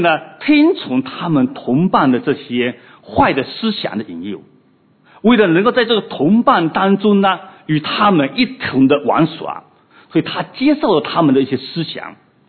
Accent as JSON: {"language": "Chinese", "country": "China", "said": "我们从中国过来哈"}